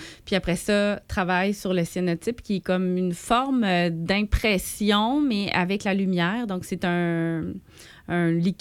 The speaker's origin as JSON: {"language": "French", "town": "Cowansville", "region": "Quebec", "country": "Canada", "tie": "born or raised there", "said": "Moi, je suis native de Cowansville"}